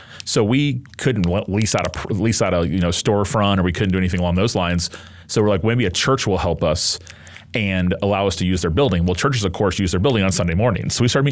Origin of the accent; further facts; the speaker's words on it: Tallahassee, Florida, United States; Yeah, I'm from Tallahassee, where I pastor now.